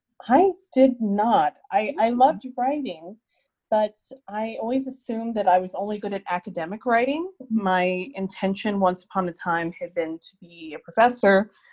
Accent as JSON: {"language": "English", "country": "United States", "lives_now": "Sweden", "said": "And right now, I'm an American, but right now I live outside of Stockholm because I have a Swedish husband and we have a daughter who is about to turn 11."}